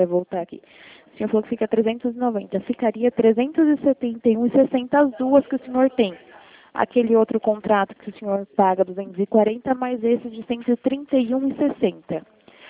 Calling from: Bragança Paulista, São Paulo, Brazil; sou daqui de Bragança Paulista.

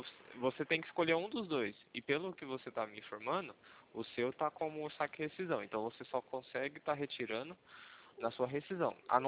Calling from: São José dos Campos, São Paulo, Brazil; o meu escritório, de onde eu estou falando com você, é aqui de São José dos Campos, Vale do Paraíba.

